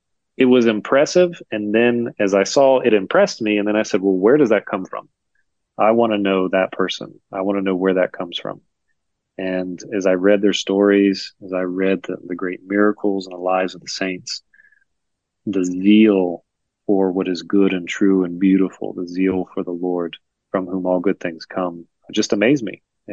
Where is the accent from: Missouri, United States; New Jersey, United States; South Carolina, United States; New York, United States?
South Carolina, United States; Charleston; But born and raised in Charleston, and Bishop England's my alma mater.